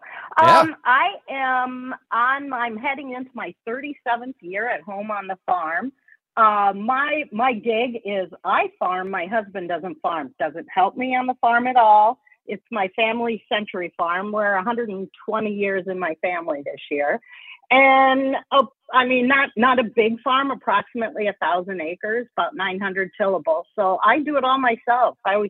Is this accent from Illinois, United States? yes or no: no; Iowa, United States; I'm from Northern Iowa. That's another day on the farm up here.